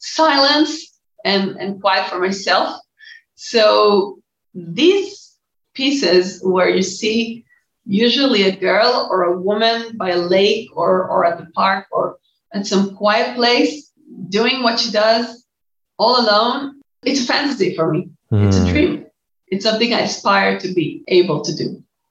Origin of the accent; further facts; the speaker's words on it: Jerusalem, Jerusalem District, Israel; Jerusalem is my hometown. I was born in Jerusalem. I was raised in Jerusalem. And I love Jerusalem's alleys. I love the old city.